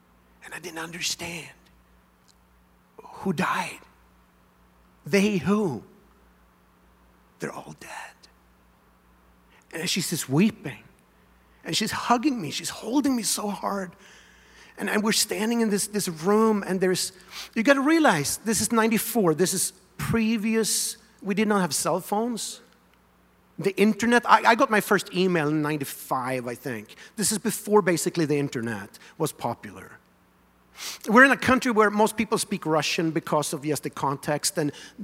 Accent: Sweden; first language Swedish; English is a second language; I am born and raised in Sweden, so Swedish is my native language.

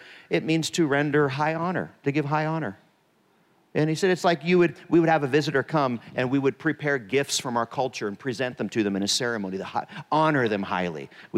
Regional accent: Pennsylvania, United States; I was raised in Pennsylvania, great solid church, great leader

